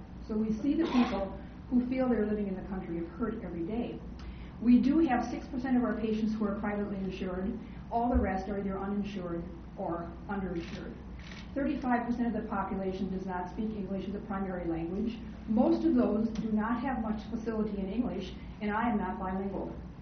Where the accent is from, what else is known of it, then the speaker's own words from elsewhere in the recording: New Ulm, Minnesota, United States; I've been born and raised and lived in southern Minnesota all my life. I come from New Ulm. I drive from New Ulm every day and come over here to Open Door.